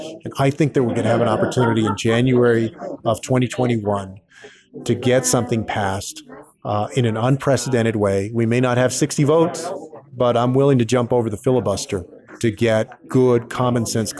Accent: Texas, United States; getting my home state of Texas.

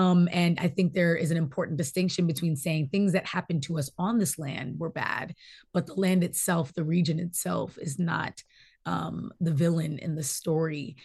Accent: New York, United States; Growing up in New York, and I'm a granddaughter of the Great Migration. I'm one of the ones who takes a lot of pride in being a Black Northerner.

